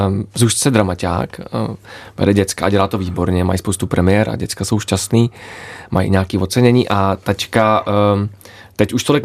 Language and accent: Czech; Hradec Králové, Hradec Králové Region, Czechia; born there; No, tak je to moje rodné město, ale oblíbené taky.